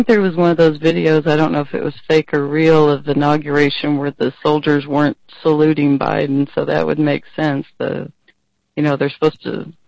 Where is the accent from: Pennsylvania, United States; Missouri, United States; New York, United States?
Missouri, United States; born there; Well, I was born in Missouri, if that helps.